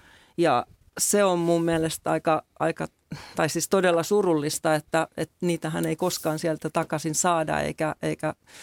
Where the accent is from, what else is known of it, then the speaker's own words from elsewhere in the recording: Hamina, Kymenlaakso, Finland; moved away as an adult; Ja kun olin 18 ja kirjoitin ylioppilaaksi, niin muutin pikkukaupungin tyttö Haminasta Helsinkiin